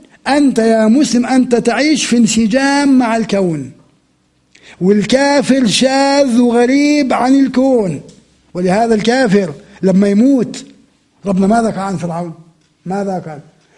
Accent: Amman, Amman Governorate, Jordan; بجوز عندنا في عمان 6 مليار ذبابة

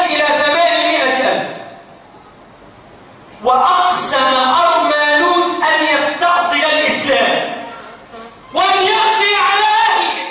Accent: Mansoura, Dakahlia, Egypt; عندنا في المنصورة هذا الأسبوع

